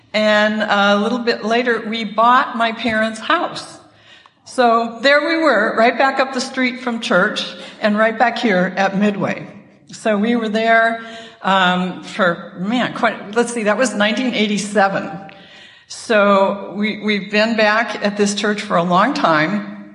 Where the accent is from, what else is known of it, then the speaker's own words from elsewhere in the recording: Seattle, Washington, United States; so I grew up in Seattle, and the year I was ready to start high school, which was 1962, my parents moved and bought a house.